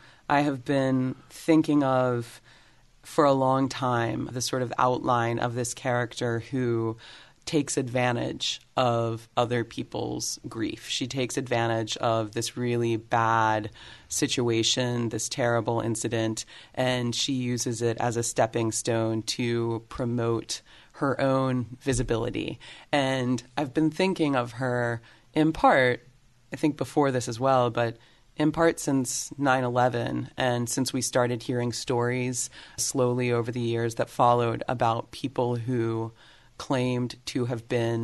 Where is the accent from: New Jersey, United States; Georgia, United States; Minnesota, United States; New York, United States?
Georgia, United States; Atlanta; Obviously, I'm from Atlanta. This is a part of my history as well. I was fortunately born after it, but the effects of it were still there in my youth